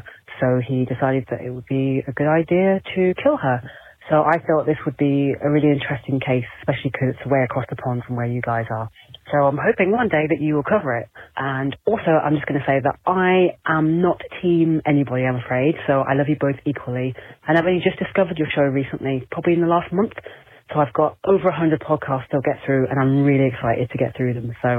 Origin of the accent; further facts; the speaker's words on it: South of England, United Kingdom; now in Newcastle upon Tyne, United Kingdom; I'm calling from Newcastle upon Tyne, which is in England, UK. I don't have a Newcastle accent, though. I'm actually from down south in the UK originally, or in England originally.